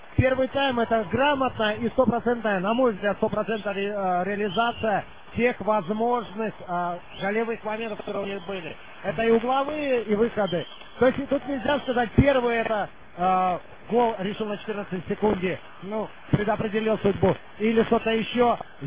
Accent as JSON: {"language": "Russian", "town": "Irkutsk", "region": "Irkutsk Oblast", "country": "Russia", "said": "я иркутянин."}